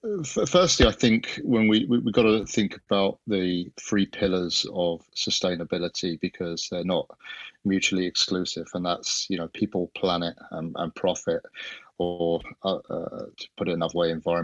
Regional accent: East of England, United Kingdom; now in Ireland; I'm originally from Hertfordshire, which is about 30 miles north of London, I'm in my home office just west of Dublin. I've been in Ireland for 23 years now, so I have dual citizenship

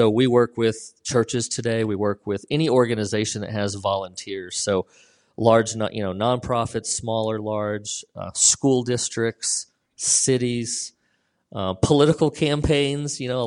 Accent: Colorado, United States; now in Arlington, United States; I grew up in Colorado, so I'm a big Colorado guy, and grew up a big Bronco fan.

